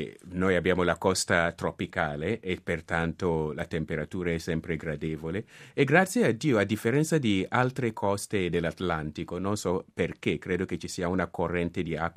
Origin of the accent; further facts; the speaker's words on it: Central Region, Ghana; also born or lived in northern Ghana; io sono nato proprio vicino alla frontiera con l'Alto Volta, al nord, ma poi ci siamo trasferiti sulla costa, vicino a Cape Coast.